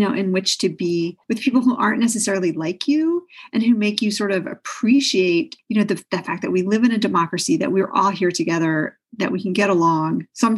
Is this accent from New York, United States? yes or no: yes; New York City, New York, United States; I actually grew up in New York City. I grew up in Manhattan on the Upper West Side, and my parents were divorced.